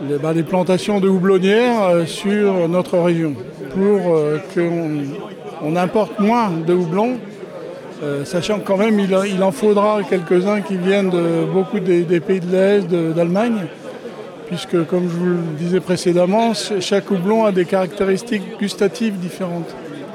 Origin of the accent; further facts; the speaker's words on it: Hauts-de-France, France; Ouais, moi, je suis originaire de l'Aisne